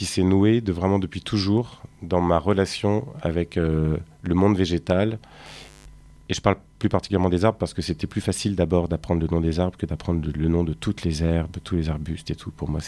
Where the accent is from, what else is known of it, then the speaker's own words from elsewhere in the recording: Montreuil, Île-de-France, France; now in Marseille, France; Moi j'ai grandi à Montreuil. Je suis à Marseille depuis 5 ans et demi, mais je suis montreuillois aussi.